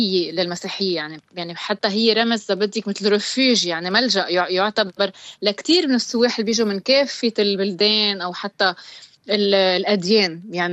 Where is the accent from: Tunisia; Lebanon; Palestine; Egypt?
Lebanon; وكوني أنا كلبنانية موجودة بظروف اللي نحن عايشين فيها حاليا بلبنان